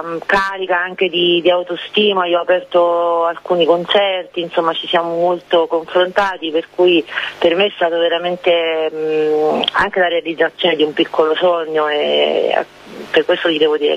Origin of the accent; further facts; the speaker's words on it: Salerno, Campania, Italy; now in Florence, Italy; visto che vengo da Salerno ma vivo a Firenze